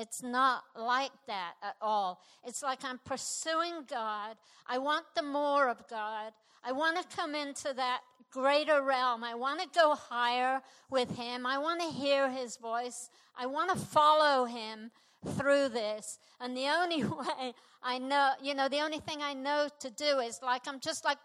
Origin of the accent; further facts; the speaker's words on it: United Kingdom; I was born British, right? And so I'm a Brit, yeah.